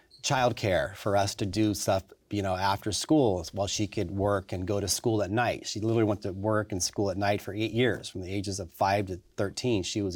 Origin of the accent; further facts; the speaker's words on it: Sacramento, California, United States; This is my hometown of Sacramento.